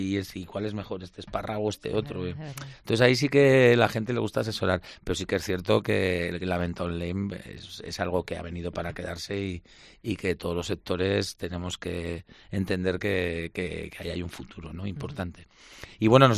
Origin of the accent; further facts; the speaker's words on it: Spain; los españoles todavía somos muy, muy de tocar.